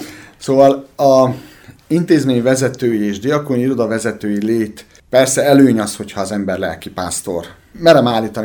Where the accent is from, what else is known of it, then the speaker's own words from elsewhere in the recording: Békés, Hungary; also born or lived in Körösnagyharsány; Édesapám Körösnagyhasányban kezdte lelkészi szolgálatát, én tulajdonképpen oda születtem. Utána Békésre költöztünk, onnan jöttem egyetemre, teológiára Debrecenbe